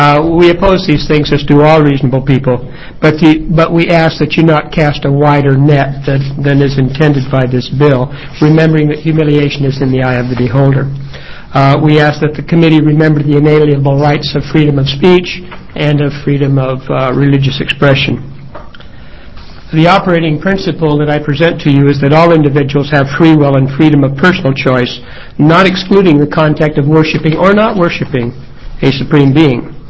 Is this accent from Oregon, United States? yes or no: yes; Fall Creek, Oregon, United States; I'm from Fall Creek, Oregon.